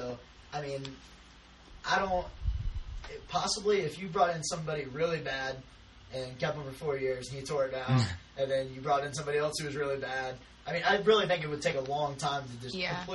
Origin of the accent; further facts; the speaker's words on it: Florida, United States; growing up in Florida, it was like Steve Spurrier was it, and he made Florida what it is.